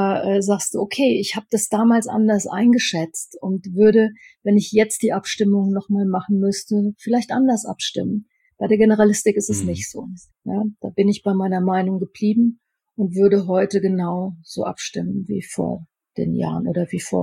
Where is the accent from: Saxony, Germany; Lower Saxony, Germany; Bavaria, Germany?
Bavaria, Germany; Kannst du da nicht mal ein bisschen so, wie man bei uns in Oberfranken sagt, ranstieren?